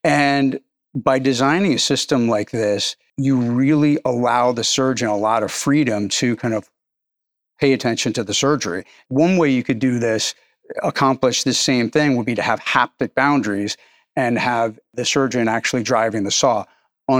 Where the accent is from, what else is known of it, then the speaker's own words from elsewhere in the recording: New York, United States; If you think about it like driving a subway car, I'm from New York